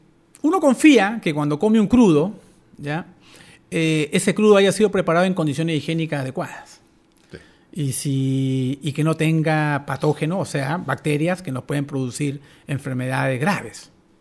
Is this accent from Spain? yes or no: no; northern Peru, Peru; moved away as an adult; now in Chile; yo soy del norte del Perú, y en el norte del Perú se come más pescado, ¿no?